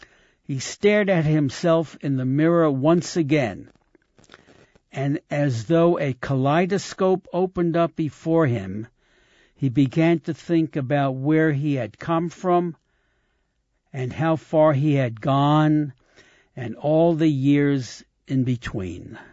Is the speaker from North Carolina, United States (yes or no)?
no; Brooklyn, New York, United States; Because I grew up in Brooklyn, and I remember going through Williamsburg in the 40s and 50s